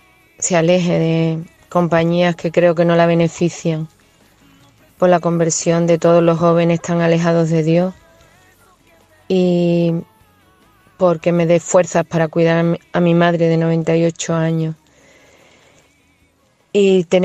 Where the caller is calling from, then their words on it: Seville, Andalusia, Spain; de Sevilla.